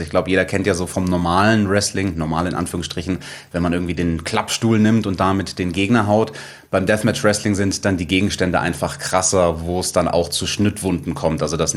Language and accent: German; Munich, Bavaria, Germany; born there; Ja, ich bin in München geboren